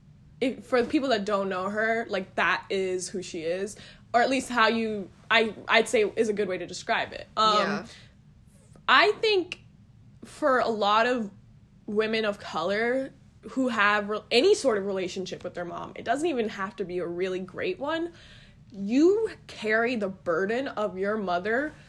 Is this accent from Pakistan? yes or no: yes; Pakistan; born there; My parents, obviously, both born in Pakistan. I was born in Pakistan as well.